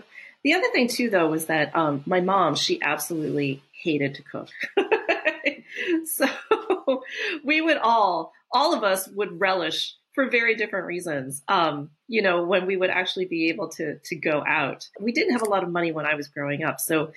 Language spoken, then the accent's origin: English; East Coast, United States; For me, I was just like this, you know, this kid just growing up in America. Grew up on the East Coast, and there weren't really a lot of other Thai people or Asian people around.